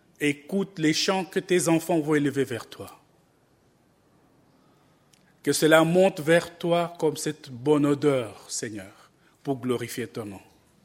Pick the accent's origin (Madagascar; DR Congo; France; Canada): DR Congo; Aoumba; born there; je suis né à Aoumba